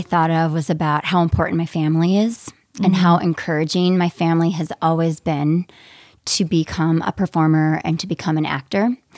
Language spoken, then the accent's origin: English; Fargo, North Dakota, United States; So Fargo is where I grew up, in South Fargo.